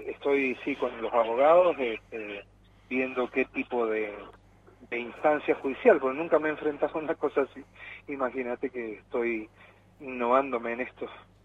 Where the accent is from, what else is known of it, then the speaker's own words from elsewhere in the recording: Mendoza, Argentina; como mendocino, como argentino, como padre de familia